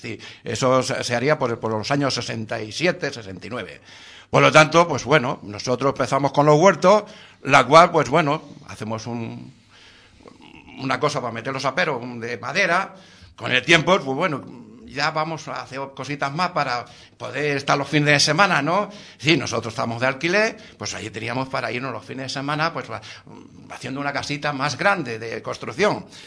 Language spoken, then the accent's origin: Spanish; Extremadura, Spain; now in Madrid, Spain; No, venimos de Extremadura.